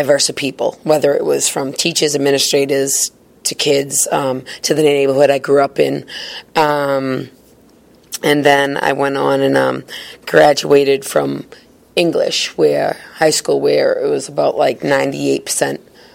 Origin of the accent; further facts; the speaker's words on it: Boston, Massachusetts, United States; I was born and raised in High Park in Boston. Been here all my life.